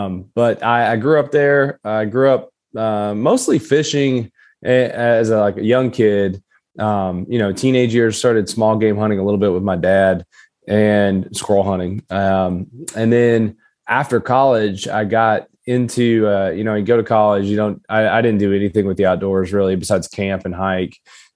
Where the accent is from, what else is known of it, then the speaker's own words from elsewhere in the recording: Kentucky, United States; Yeah. So I grew up southeastern Kentucky. It's Appalachia. A lot of people are probably wondering where my accent is. Unfortunately, I lost it in college, most of it.